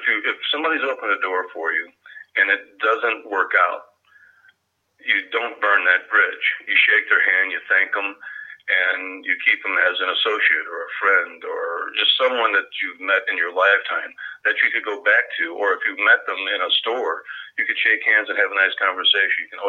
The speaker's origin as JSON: {"language": "English", "region": "Missouri", "country": "United States", "tie": "born or raised there", "said": "as a young kid growing up in Missouri, couldn't have imagined that my life could have taken me to there"}